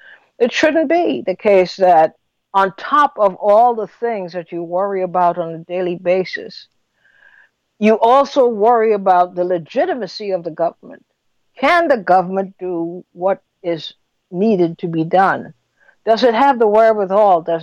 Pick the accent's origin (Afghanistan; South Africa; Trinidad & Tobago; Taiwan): Trinidad & Tobago; I came from Trinidad, as you know, I talk about it all the time.